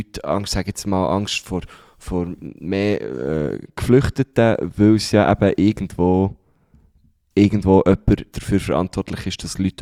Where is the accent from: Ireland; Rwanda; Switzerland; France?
Switzerland; Überall gibt es Unwetter, auch bei uns in der Schweiz.